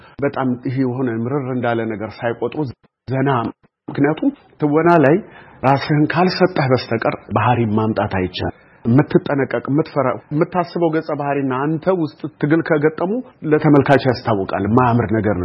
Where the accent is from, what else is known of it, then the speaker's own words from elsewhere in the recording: Harar, Harari Region, Ethiopia; እንግዲህ እኔ ተወልጄ ያደኩት ሀረር ነው።